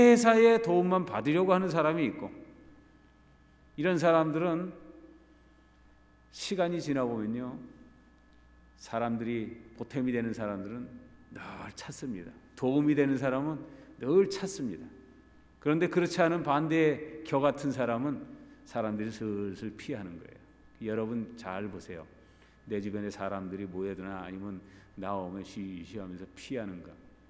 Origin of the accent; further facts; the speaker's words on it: South Korea; 여기 우리는 뭐 같은 한국 사람에서 한국말을 하기도 하지만 한국말을 해도 다 지방도 다르고